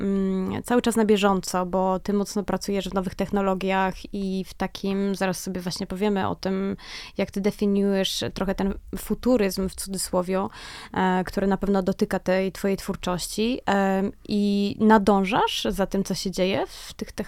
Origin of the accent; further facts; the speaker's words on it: Kraków, Lesser Poland, Poland; no ja akurat jestem z Krakowa, więc pozdrawiam wszystkich Krakusów